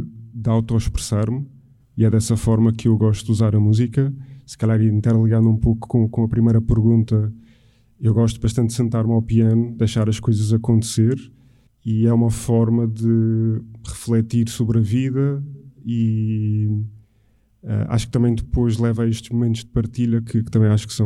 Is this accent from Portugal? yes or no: yes; Madeira, Portugal; also born or lived in Venezuela; Nasci na Venezuela. Os meus pais são madeirenses, mas o meu pai, muito cedo, foi viver para a Venezuela. Quando tinha 5 anos, fui para a Madeira.